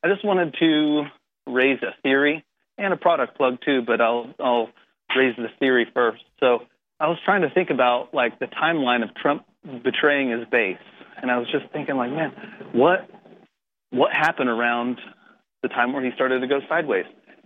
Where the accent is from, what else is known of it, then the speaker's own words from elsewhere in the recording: Oklahoma, United States; from Oklahoma, but I thought you were talking about someone else.